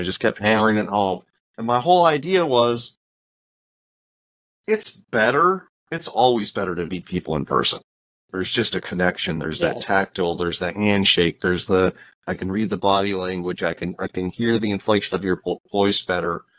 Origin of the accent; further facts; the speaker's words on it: California, United States; I grew up in California, never surfed, but I know the analogy, right?